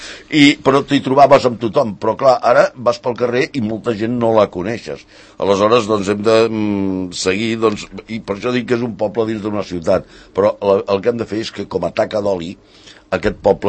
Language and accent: Catalan; Sant Cugat del Vallès, Catalonia, Spain; No, senyor, som de Sant Cugat.